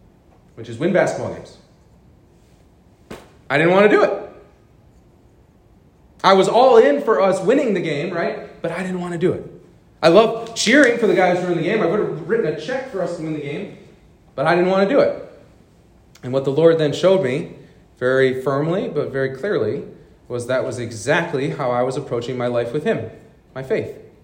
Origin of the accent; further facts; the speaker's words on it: Ann Arbor, Michigan, United States; We went to games all the time growing up in Ann Arbor.